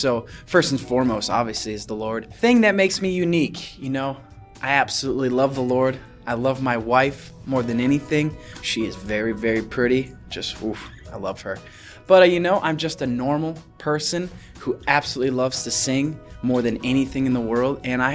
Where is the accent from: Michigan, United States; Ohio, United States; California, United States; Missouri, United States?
Ohio, United States; Tipp City; I'm from Tip City, Ohio.